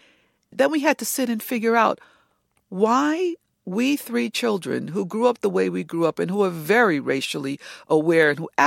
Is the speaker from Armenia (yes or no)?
no; Harlem, New York, United States; as a little black girl growing up in Harlem, whose mother was Chinese looking and whose hair was below her waist